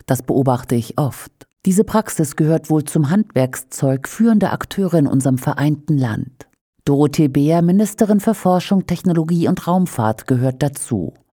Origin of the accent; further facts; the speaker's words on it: Saxony, Germany; Ich als Vogtländer sage mit einem Schmunzeln und ganz und gar uneingebildet, ist doch was, dass die zwei ersten Deutschen im Weltall aus meiner Heimatregion stammen